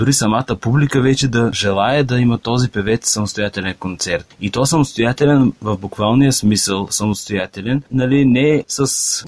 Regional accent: Thrace, Bulgaria; аз като тракиец, който още от дете е бил в тракийската организация

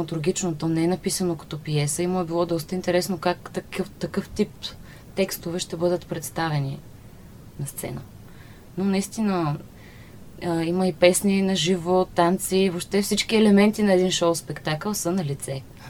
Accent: Burgas, Burgas Province, Bulgaria; born there; now in Sofia, Bulgaria; Ами, аз съм родена в Бургас. По принцип, но вече така доста голяма част от живота ми съм в София, така че се чувствам повече от тук.

